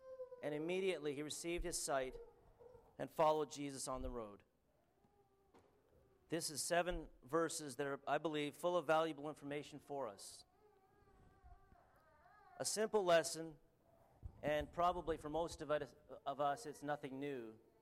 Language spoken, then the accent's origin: English; Canada; but I am Canadian and I have an accent, so I hope everyone will be able to understand me.